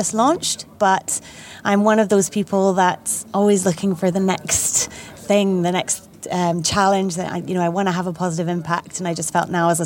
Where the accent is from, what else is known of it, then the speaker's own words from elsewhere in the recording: Scotland, United Kingdom; I'm a Scot, although a global one.